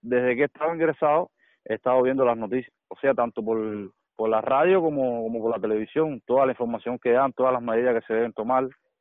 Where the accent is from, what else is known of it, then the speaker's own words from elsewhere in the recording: Cuba; Yo como cubano y ciudadano de este país no tengo que quejarme de nada.